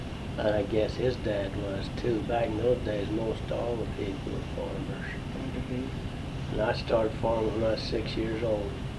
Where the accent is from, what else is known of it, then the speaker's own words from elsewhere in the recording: Ephraim, Utah, United States; born there; I was born in Ephraim, in a home.